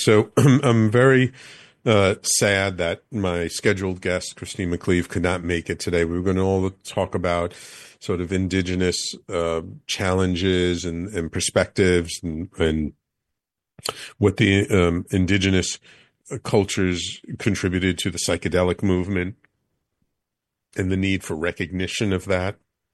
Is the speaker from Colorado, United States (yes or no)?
no; New York City, New York, United States; The neighborhood I grew up in the Bronx was a very Irish and Italian and Jewish neighborhood.